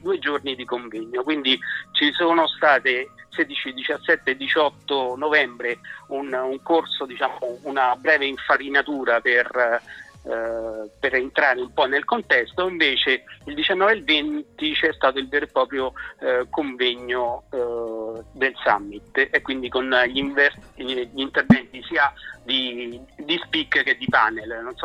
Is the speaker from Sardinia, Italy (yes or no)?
no; Rome, Lazio, Italy; anche se sono di Roma e mi piace più Roma di Milano, essendo romano.